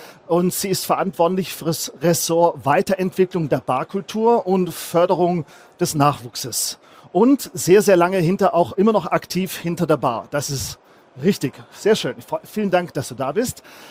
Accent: Switzerland; ich bin Schweizer Spirituosensommelier

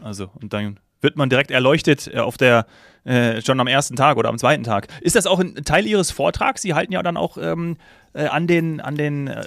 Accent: Munich, Bavaria, Germany; Ich war zwar als Münchner

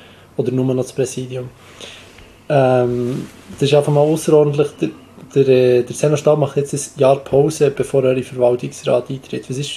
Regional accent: Bern, Switzerland; Ich komme halt aus dem Kanton Bern

